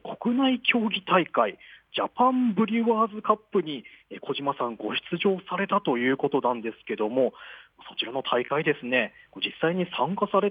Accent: Kyushu, Japan; 私もですね九州出身なんですけど、

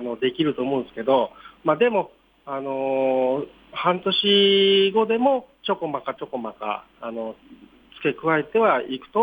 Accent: Mihara, Hiroshima, Japan; 広島の三原っていうところ、広島空港があるところの三原市出身です。

